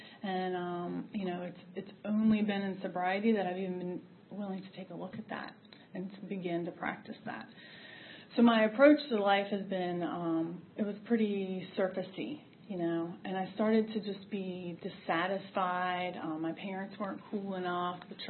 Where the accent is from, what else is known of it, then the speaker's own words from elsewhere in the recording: Ashland, United States; I grew up in Ashland, which is where I now live. I live next door to my parents